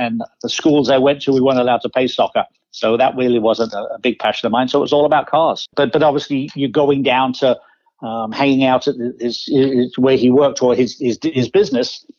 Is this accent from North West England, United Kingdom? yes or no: no; South East England, United Kingdom; I grew up in Kent, Southeast England. I was probably within earshot of Brands Hatch Racetrack